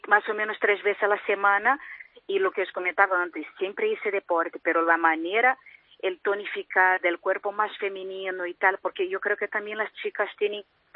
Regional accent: Brazil; Spanish is a second language; now in Spain; Soy brasileña, se nota por mi acento, ¿no?

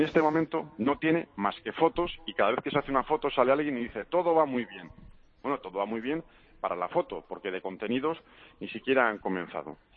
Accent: Basque Country, Spain; vemos mi tierra, mi querida Euskadi

